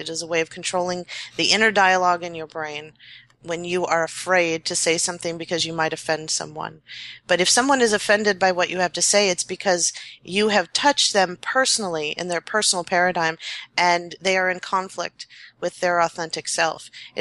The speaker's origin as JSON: {"language": "English", "region": "East Coast", "country": "United States", "said": "I'm from the East Coast."}